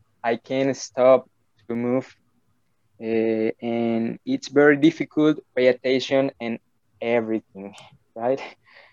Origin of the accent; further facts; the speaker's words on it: Valledupar, Cesar, Colombia; English is a second language; Okay, I'm from Colombia, especially Valledupar City.